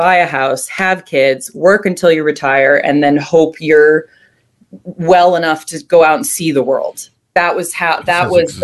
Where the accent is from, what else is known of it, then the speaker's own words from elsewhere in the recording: Connecticut, United States; So I grew up in Connecticut, middle-class Connecticut, and right on the line between a very, very wealthy town and a very, very poor town.